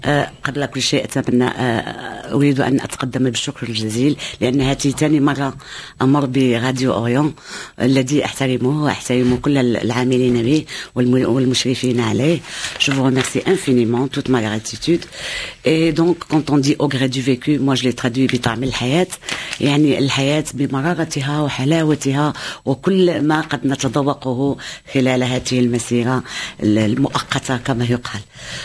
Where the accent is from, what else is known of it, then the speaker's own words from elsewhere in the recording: Fez, Fès-Meknès, Morocco; Je suis natif de Fès, donc ma ville natale, donc millénaire, la ville millénaire, la ville impériale, et aussi la capitale spirituelle du Maroc